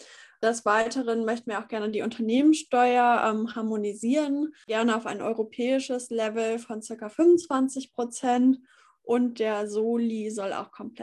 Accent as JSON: {"language": "German", "town": "Anrath", "region": "North Rhine-Westphalia", "country": "Germany", "said": "Ich komme aus Anrath, einem kleinen Dorf in der Nähe von Düsseldorf."}